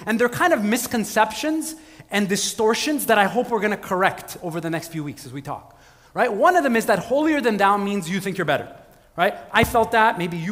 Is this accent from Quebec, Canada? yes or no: yes; Montreal, Quebec, Canada; Okay, I'm from St. Michel.